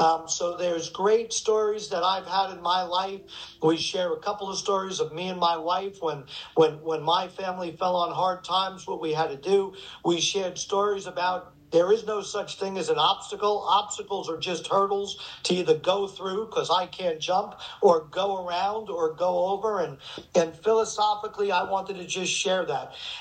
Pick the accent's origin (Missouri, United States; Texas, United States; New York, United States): New York, United States; Staten Island; also born or lived in Brooklyn; you know I was born in Brooklyn, raised in the Isle of Staten Island, and, you know, my goal always was one day to touch all five boroughs of New York City.